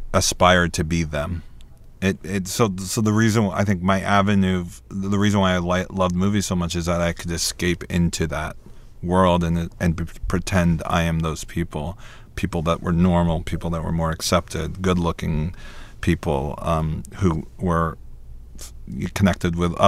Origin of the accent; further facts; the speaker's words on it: South Carolina, United States; All the details, my sister, my parents, and the way I grew up in South Carolina, all of that kind of fed into who Elliot became.